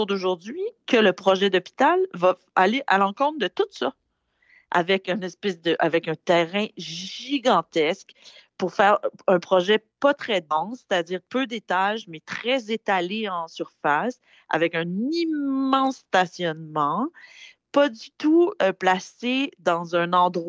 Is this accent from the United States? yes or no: no; Quebec, Canada; on se rend compte que ça arrive ici, chez nous, au Québec